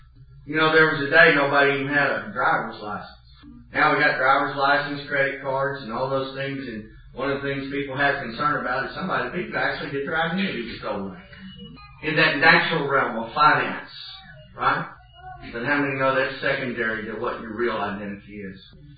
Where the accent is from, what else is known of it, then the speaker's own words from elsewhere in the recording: Texas, United States; now in Oklahoma, United States; We're Texans. We're, you know, in the natural realm of things, we're native Texans. And we moved to Oklahoma.